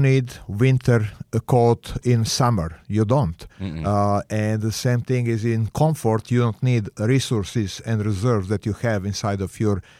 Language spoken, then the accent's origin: English; Belgrade, Serbia; It was Yugoslavia then. Serbia was one of the six states, and I was born in Belgrade.